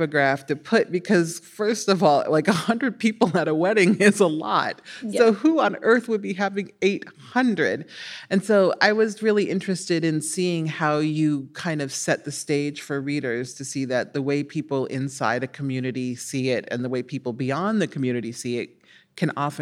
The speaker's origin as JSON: {"language": "English", "town": "Omaha", "region": "Nebraska", "country": "United States"}